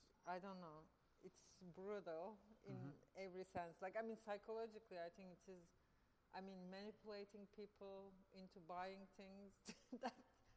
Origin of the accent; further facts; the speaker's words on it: Ankara, Turkey; moved away as an adult; I grew up in Ankara, Turkey, which is the capital of Turkey.